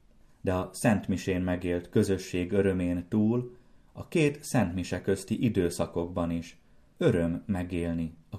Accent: Slovakia; mi a mai Szlovákia területén élő magyarok is örömmel készültünk

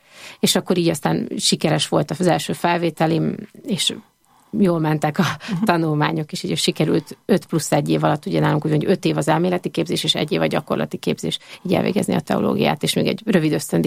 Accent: Pestszentlőrinc, Budapest, Hungary; én Pesszentlőrincen nőttem fel

